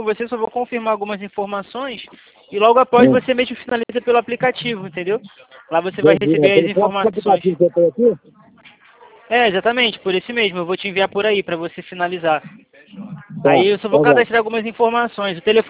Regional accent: Rio de Janeiro, Brazil; eu sou do Rio.

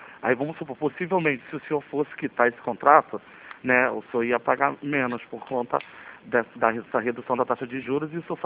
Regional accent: Madureira, Rio de Janeiro, Brazil; Eu sou daqui de Madureira.

